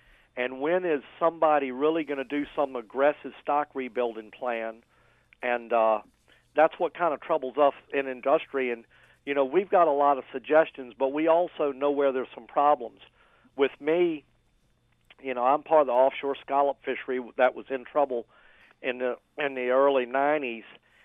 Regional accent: Gwynn's Island, Virginia, United States; And I grew up on Gwynn's Island in Chesapeake Bay.

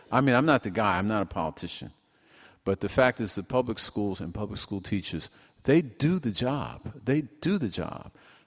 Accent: Brooklyn, New York, United States; born there; Well, before Brooklyn became Portland, I was born in Brooklyn, New York.

